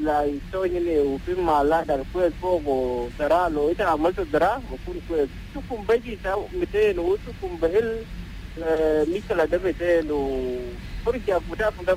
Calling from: Warrap, South Sudan; in Atoysos County, side of Warap.

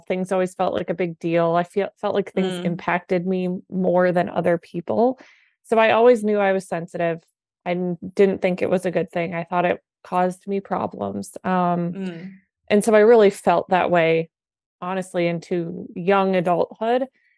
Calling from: San Clemente, California, United States; Yeah, I'm in Orange County, California. I'm actually at my parents' house right now while my mom watches my 4-month-old baby. And they live on the beach in San Clemente.

